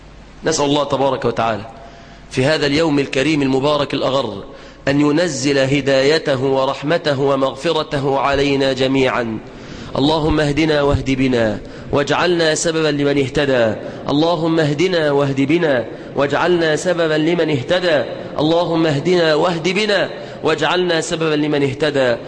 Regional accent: Egypt; اللهم احفظ بلدنا مصر من الفتن ما ظهر منها وما بطن

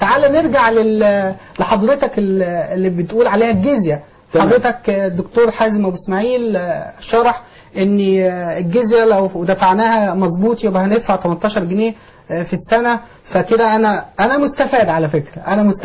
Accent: Egypt; ان انا مواطن مصري من حق ادافع على بلدي.

